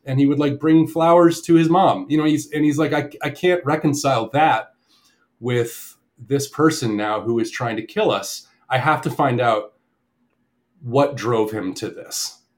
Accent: New England, United States; Oh, I'm from New England. I have a whole closet full of those things, and I never get to wear them because I'm in SoCal.

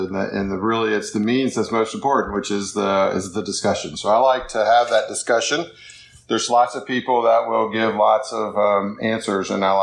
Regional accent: Auburn, Alabama, United States; I grew up in Auburn, Alabama, and for whatever reason, we were kind of my friend group at age, 12, 11, 13, 14, was into rap.

